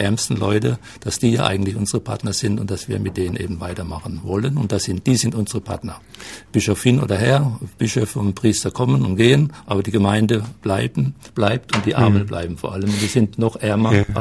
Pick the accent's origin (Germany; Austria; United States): Germany; Herxheim, Rhineland-Palatinate; moved away as an adult; die aus meinem Heimatdorf stammen, aus der Pfalz, Herxheim in der Pfalz